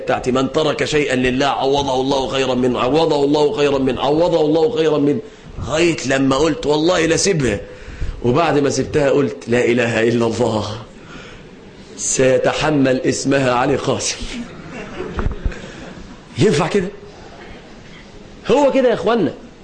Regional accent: Mansoura, Dakahlia, Egypt; في المرحلة الثانوية أصدقائي لما دخلنا عندنا في المنصورة

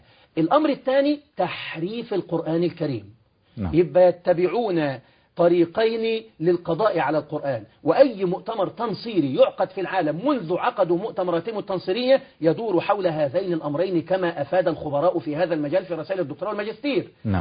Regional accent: Egypt; في بعض الجرائد التي تنشر عندنا في مصر

